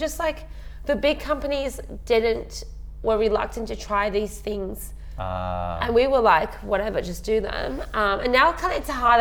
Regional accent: China; born or raised there

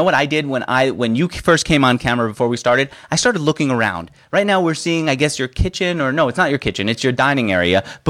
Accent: New York, United States; one of the things that fueled my ambition as a kid growing up in New York was listening to today's guest

